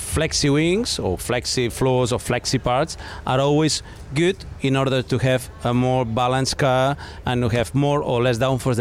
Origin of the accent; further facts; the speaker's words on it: Catalonia, Spain; Welcome to Catalonia. Welcome to my hometown that is not far from here. It's a lot. It's 80 k's from here.